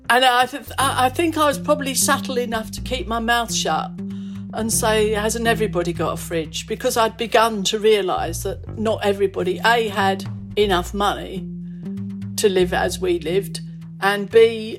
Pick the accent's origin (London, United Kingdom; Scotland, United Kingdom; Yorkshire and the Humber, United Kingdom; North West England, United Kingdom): London, United Kingdom; Hackney; born there; I was born in Hackney in London, E5.